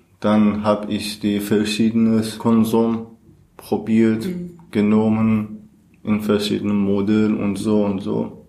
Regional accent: Iran; German is a second language; now in Germany; Ich komme aus dem Iran. Ich bin eigentlich Kurde und seit 2016 bin ich nach Deutschland angekommen.

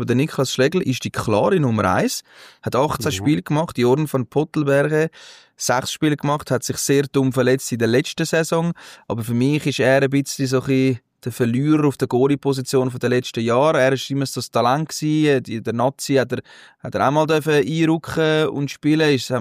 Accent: Neerach, Zurich, Switzerland; er ist aus Nerach, dort wo ich aufgewachsen bin, hat noch so vorne.

